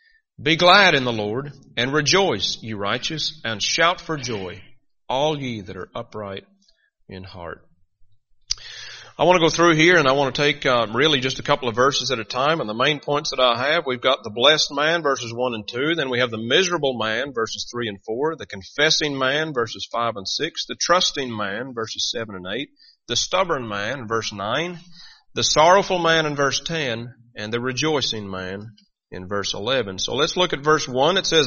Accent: Northern Ireland, United Kingdom; Northern Ireland, I am the bottom end of a lot of jokes because of my accent.

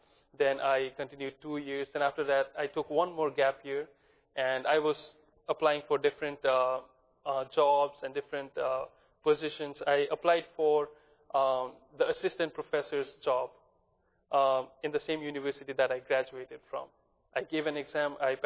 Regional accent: India; I'm from India. India is a very small country with a lot of people.

